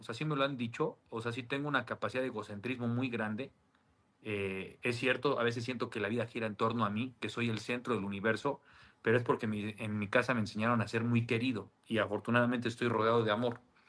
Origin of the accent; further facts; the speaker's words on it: Mexico; Fíjense cómo somos nosotros los mexicanos, ¿eh?